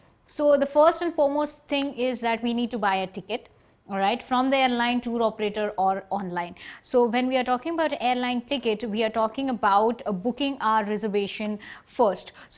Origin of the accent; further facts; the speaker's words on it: India; So if I as an Indian want to go to a country like USA, the sets of rules for an Indian to visit USA would be different.